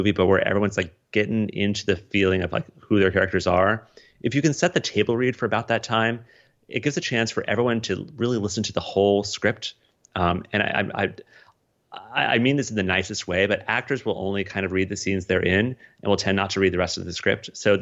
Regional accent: Colorado, United States; You know, I was, you know, growing up in Colorado, going to school in Des Moines, Iowa.

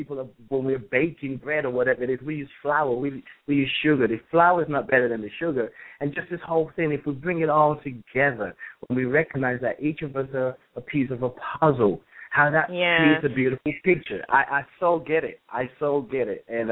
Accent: England, United Kingdom; born there; okay, I'm Nigerian, I was born in England, but you know, England is fine.

